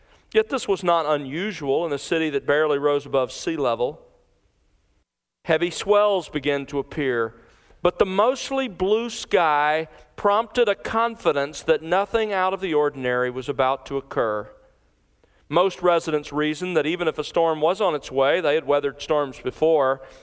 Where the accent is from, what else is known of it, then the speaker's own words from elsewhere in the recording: Mobile, Alabama, United States; I still remember, as growing up in Mobile, Alabama, I remember several occasions.